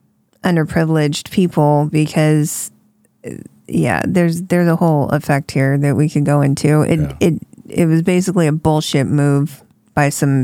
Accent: California, United States; Because being from California, you hear all about it.

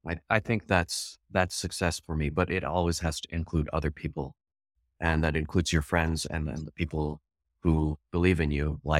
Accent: Champaign-Urbana, Illinois, United States; Going back to my hometown and filming just examples of a really great classical music public radio station, what it takes to do that. We have an incredible performing arts center in the Krannert Center in Champaign-Urbana.

